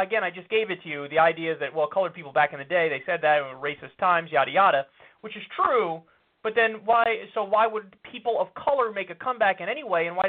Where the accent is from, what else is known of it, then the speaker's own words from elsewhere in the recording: New Rochelle, New York, United States; me growing up in New Rochelle, New York, you know, the North End is more white, more affluent.